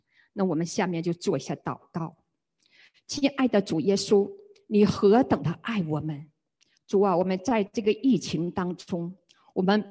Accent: Shenyang, Liaoning, China; 我们在今年年初我们就结识了，我们都是沈阳人

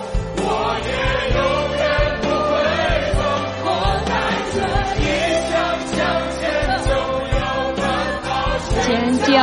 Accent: China; 我们中国人是很有情商的

